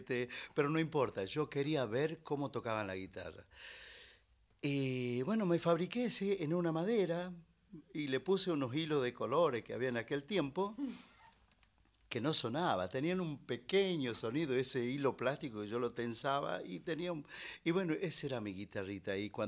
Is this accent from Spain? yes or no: no; Choya, Catamarca, Argentina; El Choya. Yo soy choyano porque mi pueblo se llama Choya y es de la, pertenece a la ciudad de Andalgalá, Catamarca.